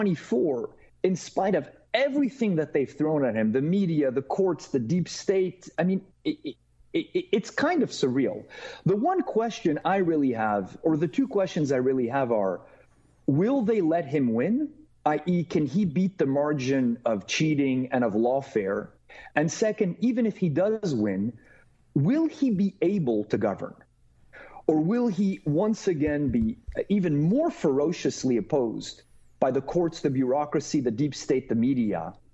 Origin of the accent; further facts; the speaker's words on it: Canada; I mean, I would say as a Canadian who is in love with this in this country, he's drawing from the best of the American tradition